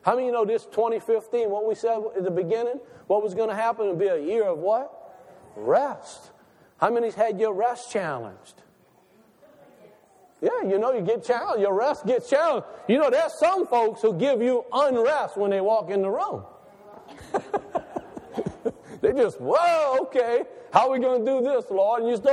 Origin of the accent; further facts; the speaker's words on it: Tiger Pass, Louisiana, United States; I'm glad I grew up on the Tiger Pass.